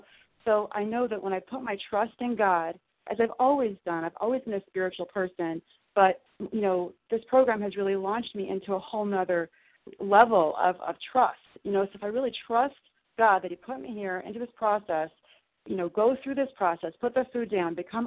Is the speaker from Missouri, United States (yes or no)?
no; Illinois, United States; I grew up in Southern Illinois, and we used to have tornado drills where we would go under our desks in fear